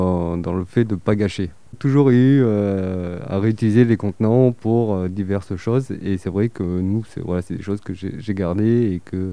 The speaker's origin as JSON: {"language": "French", "region": "Auvergne-Rhône-Alpes", "country": "France", "said": "Moi, je suis originaire de l'Ardèche."}